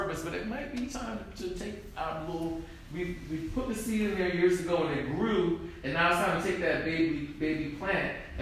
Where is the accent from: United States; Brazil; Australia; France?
United States; Miami Beach, Florida; Growing up in Miami Beach, that where I grew up, where I was raised, at 13, you had your passage, your rite of passage, right?